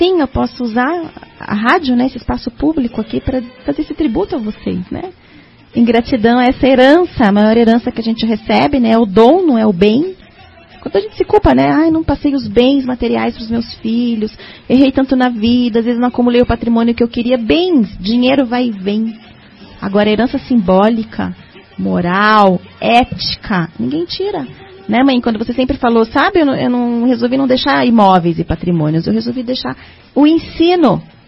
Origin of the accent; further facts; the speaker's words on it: São Paulo, Brazil; now in Curitiba, Brazil; Vocês como paulistanos, eu também, essa cidade nos trouxe para cá